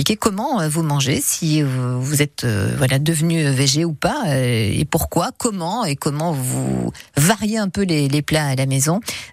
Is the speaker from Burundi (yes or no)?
no; Provence-Alpes-Côte d'Azur, France; Et Mistrao, voilà, on est bien chez nous en Provence.